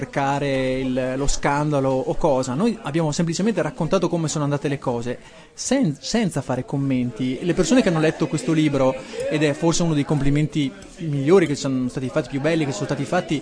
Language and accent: Italian; Trentino-Alto Adige, Italy; sarà forse che siamo pochi, siamo 500.000 anime in questo territorio